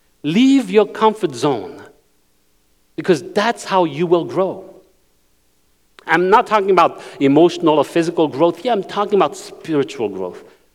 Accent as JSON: {"language": "English", "country": "France", "tie": "born or raised there", "first_language": "French", "second_language": "English", "said": "I didn't speak Chinese. I grew up in France, speaking French. Then I had to learn English."}